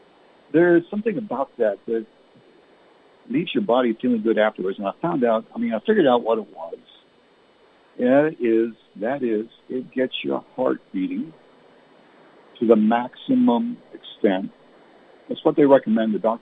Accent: Canada; now in United States; being born and raised in Canada. I'm a U.S. citizen now

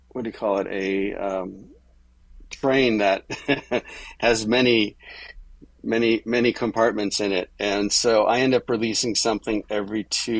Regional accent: Hollywood, California, United States; And I grew up here in Hollywood, around Hollywood. My mother was in the business, my grandfather, my sister, my ex-wife.

